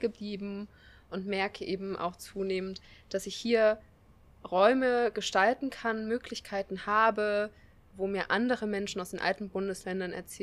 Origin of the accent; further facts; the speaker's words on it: Saxony, Germany; ich bin ja selbst auch in Sachsen aufgewachsen und ich habe sofort gehört, so dieser Dialekt hat so ein Gefühl von Wohligkeit, von Zuhause in mir ausgelöst